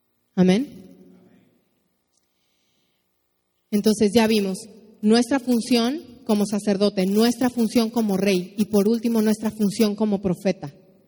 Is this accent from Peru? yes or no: no; Mexico; Y mi parte como mexicana es orar e interceder para que en medio del juicio mi nación se vuelva a los pies del Cordero.